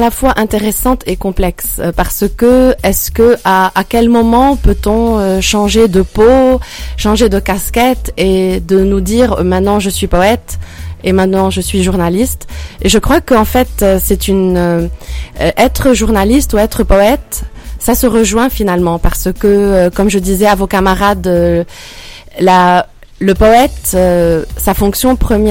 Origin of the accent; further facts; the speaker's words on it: Lebanon; parce que je suis libanaise. Donc je viens du Liban qui a connu malheureusement beaucoup de guerres et moi-même je suis née en pleine guerre civile.